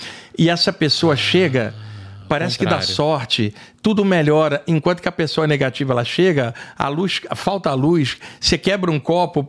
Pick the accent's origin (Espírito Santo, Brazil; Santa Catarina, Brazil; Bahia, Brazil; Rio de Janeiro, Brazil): Rio de Janeiro, Brazil; now in São Paulo, Brazil; lá no Rio de Janeiro, onde eu cresci, isso é chamado seca pimenteira. Aqui em São Paulo é dedo cinza.